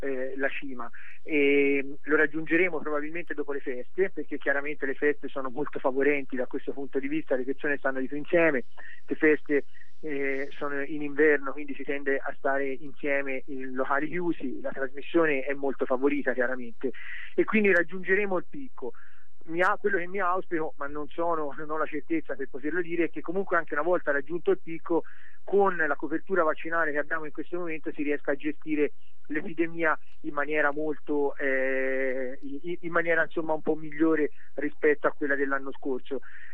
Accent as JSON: {"language": "Italian", "town": "Siena", "region": "Tuscany", "country": "Italy", "said": "anche in Toscana, io sono di Siena, anche a Siena abbiamo una sorveglianza molto capillare"}